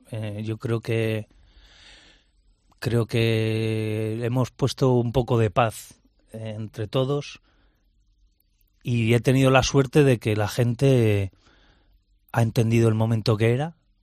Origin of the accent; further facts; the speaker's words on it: Murguía, Basque Country, Spain; Hombre, pues mira, el Santuario de Oro, en Murguía, en mi pueblo. La verdad que es un sitio que ves todo el Valle de Zuya